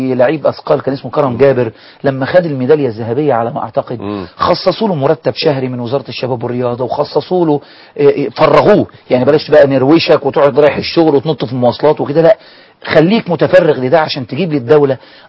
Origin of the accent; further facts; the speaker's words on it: Egypt; عندنا في مصر